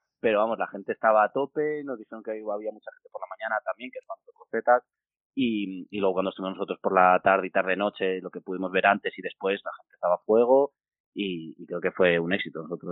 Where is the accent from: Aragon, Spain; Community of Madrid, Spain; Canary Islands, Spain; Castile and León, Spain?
Castile and León, Spain; Burgos; También tiene que ver con que somos de Burgos, al final pues nos sentimos como más del norte, ¿no?